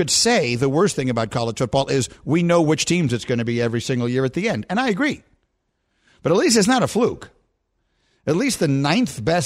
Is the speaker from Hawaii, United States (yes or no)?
no; New York City, New York, United States; also born or lived in Chicago; Now, I was raised in New York City, and then I went to Chicago, and those are both big cities, so they're pro sports cities.